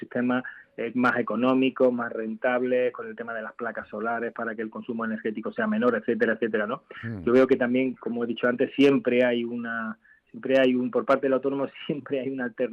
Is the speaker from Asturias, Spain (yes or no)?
no; Andalusia, Spain; comunidades autónomas como la mía, Andalucía, yo soy andaluz